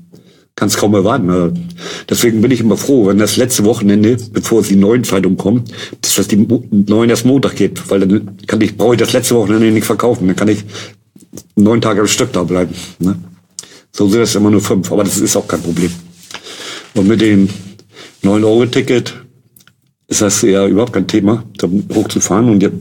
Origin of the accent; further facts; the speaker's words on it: Barsbüttel, Schleswig-Holstein, Germany; ich komme aus Hamburg, ja. Also Randgebiet. Willinghusen, das gibt's, heißt heute nicht mehr, das heißt heute Basbüttel. Das ist 1 Kilometer Stadtrand, also Schleswig-Holstein eigentlich, aber für mich als Hamburger immer. Auch immer hier gelebt